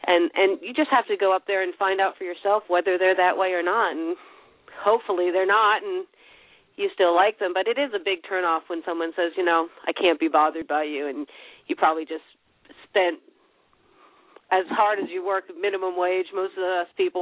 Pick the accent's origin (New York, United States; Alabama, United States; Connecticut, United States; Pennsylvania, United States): New York, United States; I mean, like I said, I grew up in New York